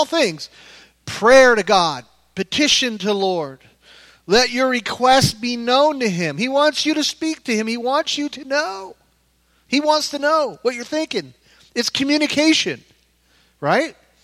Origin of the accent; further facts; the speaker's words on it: Pompano Beach, Florida, United States; I grew up here in Pompano, and we used to ride our bikes to the pier